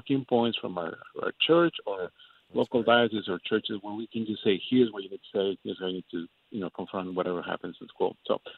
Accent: Mexico; I'm originally from Mexico

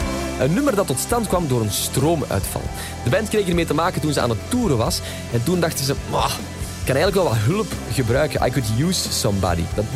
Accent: Belgium; Paniek in Nederland natuurlijk, en dan zijn wij Belgen er om te helpen.

